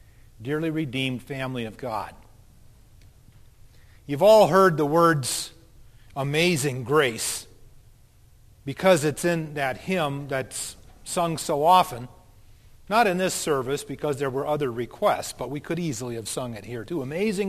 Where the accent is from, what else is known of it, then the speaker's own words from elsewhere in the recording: Oregon, United States; I come from the Oregon coast. We didn't have teams like that.